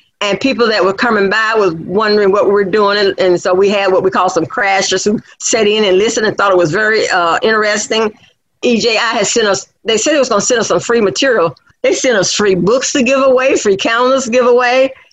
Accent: Georgia, United States; see, I grew up in Walker County. My daddy's family came out of enslavement in Walker County, we believe, Walker, Catoosa County area there, right there on that line there.

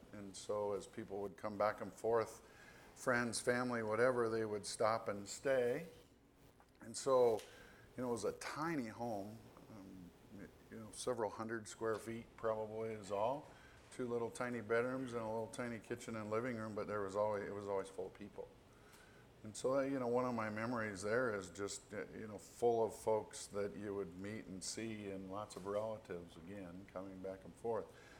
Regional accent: Hot Springs, South Dakota, United States; also born or lived in Rapid City; I was born here in Rapid City, only lived here until I was about three or three and a half. My dad worked for Black Hills and got transferred when I was about three to Hot Springs.

